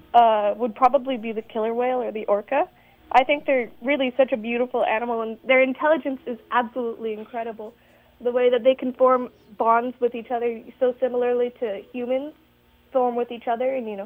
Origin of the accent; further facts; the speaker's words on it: Sacramento, California, United States; I'm from the Sacramento area.